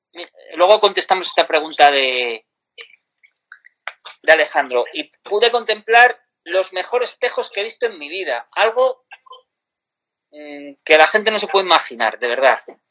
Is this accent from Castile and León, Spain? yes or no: yes; Valladolid, Castile and León, Spain; now in Bierzo, Spain; Yo soy de Valladolid, pero bueno, acabé aquí en el Bierzo y bueno, aquí en... Pero mi padre es leonés, mi padre es de Cistierna.